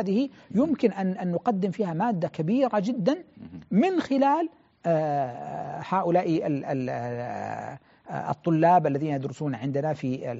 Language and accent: Arabic; Saudi Arabia; أعتقد بأنه المفترض أن يكون هناك عدد من مراكز الأبحاث عندنا في السعودية